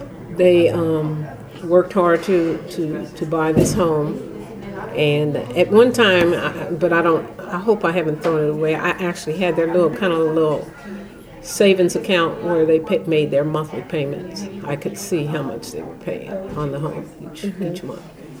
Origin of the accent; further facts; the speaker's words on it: Oakland, California, United States; Okay, so as I said, I was born and raised in Oakland, East